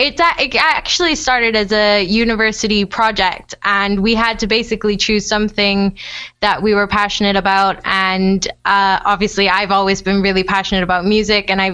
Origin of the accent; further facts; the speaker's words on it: North Side, Cayman Islands; moved away; I was born in Northside, lived there for, grew up there pretty much, and then we moved over here to do for my education and stuff, college and uni.